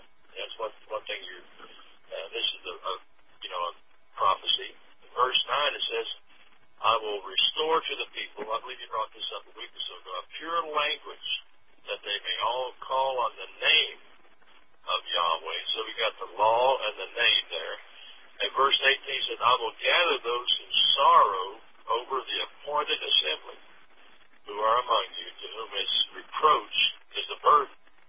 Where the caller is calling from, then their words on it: Alabama, United States; We're calling here in Alabama, near Montgomery.